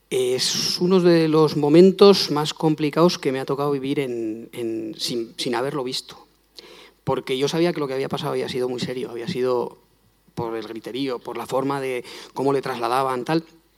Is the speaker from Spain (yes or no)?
yes; San Sebastián, Basque Country, Spain; soy de San Sebastián, soy natural de aquí de San Sebastián. Mi madre es navarra, yo llevo yendo a los Sanfermines desde antes de tener uso de razón.